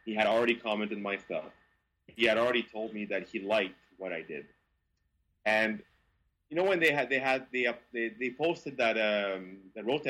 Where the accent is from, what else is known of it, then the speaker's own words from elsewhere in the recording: Quebec, Canada; accent: Quebec; I have my Quebec accent.